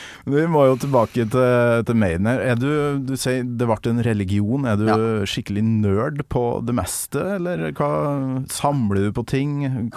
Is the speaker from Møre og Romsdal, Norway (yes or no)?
no; Kolvereid, Trøndelag, Norway; Jeg lurer på, dere har vært innom heimbygda mi, Kolvereid.